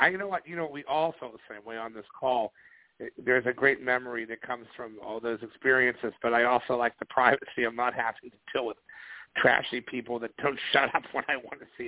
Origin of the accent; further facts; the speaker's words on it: Ohio, United States; I know exactly where Lorain is. I grew up in Ohio.